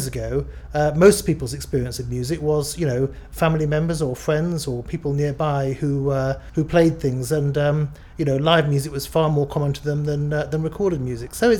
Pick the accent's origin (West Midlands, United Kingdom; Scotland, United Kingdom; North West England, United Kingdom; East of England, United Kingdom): West Midlands, United Kingdom; I'm 46 and I come from Warwickshire.